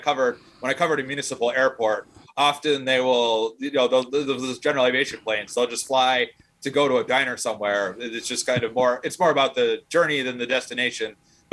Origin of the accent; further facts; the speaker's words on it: Indiana, United States; Like I grew up in Northwest Indiana. I covered the region for a decade.